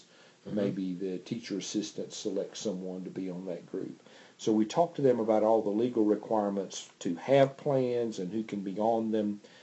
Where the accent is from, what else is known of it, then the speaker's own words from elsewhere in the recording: the South, United States; but I am from the South